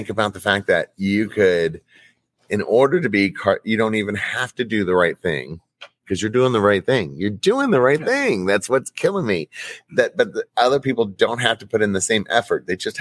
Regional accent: Florida, United States; And we're from Florida, and Florida is all about, you know, our seas

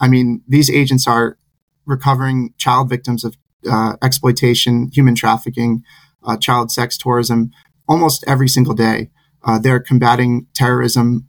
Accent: New Jersey, United States; also born or lived in Rhode Island; I'm from New Jersey, like many URI alum, and had it not been for my URI connections

